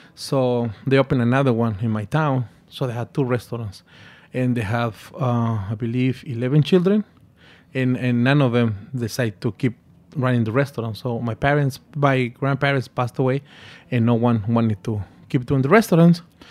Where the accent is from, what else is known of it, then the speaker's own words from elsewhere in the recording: New York, United States; As growing up in New York, we always miss the part of our culture, the food, which is a very important part of Mexican culture.